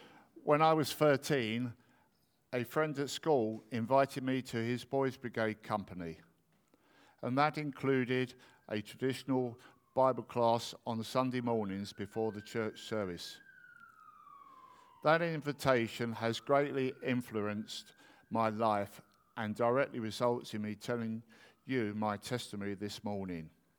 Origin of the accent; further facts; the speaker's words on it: London, United Kingdom; I grew up in West London, not too far from Heathrow Airport.